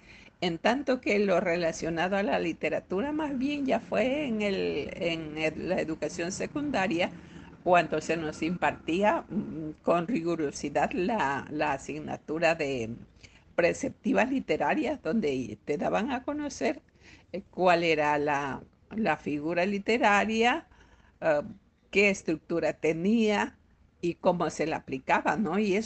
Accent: Pelileo, Tungurahua, Ecuador; born there; yo nací en el Cantón Pelileo, provincia del Tungurahua, parte de la serranía ecuatoriana. Un espacio muy hermoso, muy lindo en paisajes

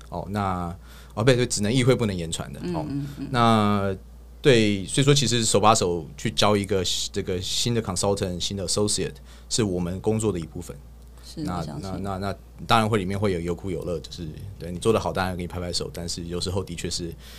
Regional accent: Taichung, Taiwan; also born or lived in Texas; 那我这个东西我觉得可能跟我从小都在乡下长大有关吧，不能说乡下啦，台中市然后德州都不是一个什么一级大都市

